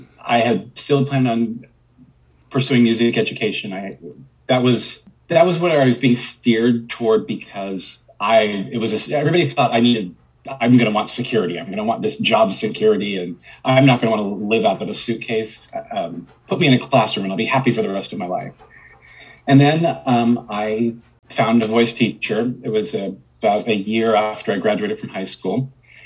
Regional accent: Castro Valley, California, United States; also born or lived in Stockton; I grew up mostly in Castro Valley, but my mother had remarried and we moved to Stockton. And I went to a great high school in Stockton for a few years

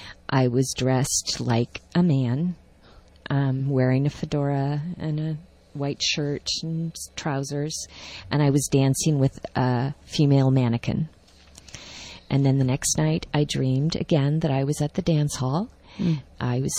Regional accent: Montana, United States; moved away as an adult; also born or lived in Seattle / Japan; now in San Francisco, United States; I grew up in Montana, and then I had moved to Seattle. And then from Seattle, I went to Osaka and Kyoto.

